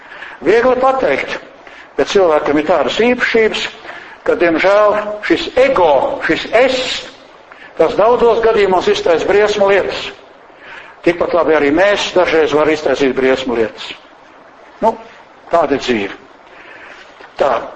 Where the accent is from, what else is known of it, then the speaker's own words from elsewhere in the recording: Valka, Valka Municipality, Latvia; Un manā dzimtajā pusē pie Valkas